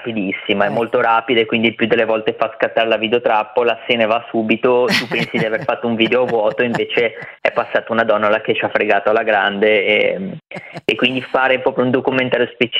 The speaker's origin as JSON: {"language": "Italian", "town": "Genoa", "region": "Liguria", "country": "Italy", "said": "dalle mie parti a Genova in dialetto è belua"}